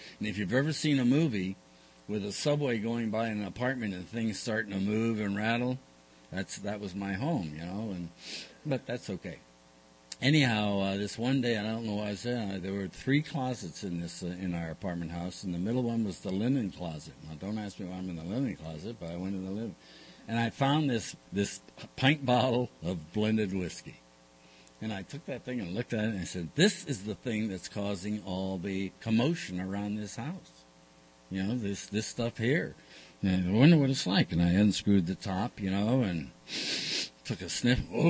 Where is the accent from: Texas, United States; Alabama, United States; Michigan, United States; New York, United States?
New York, United States; Bronx; first language French; English is a second language; I was born in upstate New York in a little French-Canadian enclave. I was raised in the French language. That's all I knew was French. At the age of four, we moved to the Bronx.